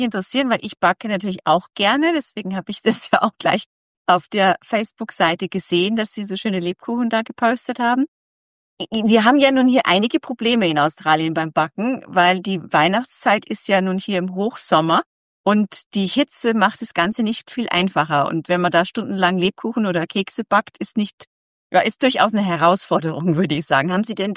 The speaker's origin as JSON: {"language": "German", "region": "Bavaria", "country": "Germany", "said": "ich sag Leckerl, ich komme aus Bayern"}